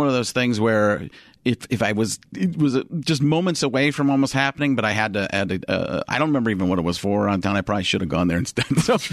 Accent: Wisconsin, United States; I grew up in Wisconsin where it's state law. You have to be a Packer fan.

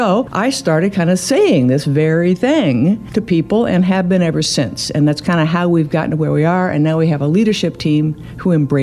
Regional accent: Indiana, United States; I grew up in Indiana. I went to DePauw

